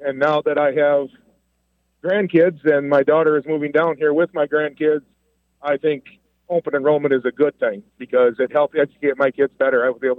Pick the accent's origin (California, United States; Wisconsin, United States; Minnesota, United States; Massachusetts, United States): Wisconsin, United States; now in Alabama, United States; I'm not originally from Alabama. Lived in Wisconsin my entire life, and we've had open enrollment in Wisconsin since 2011.